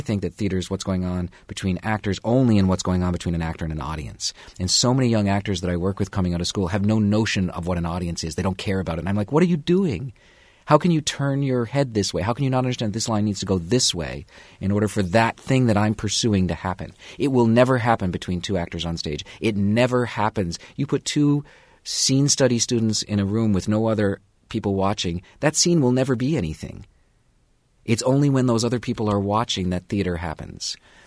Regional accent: Canada; My last musical selection is very personal. I'm a Canadian

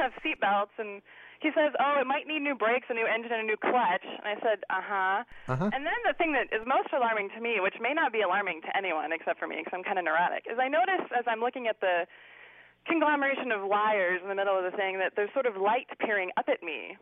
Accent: Ohio, United States; I grew up in Ohio, and I went to school in Chicago, and until I was 21, I never went west of Chicago

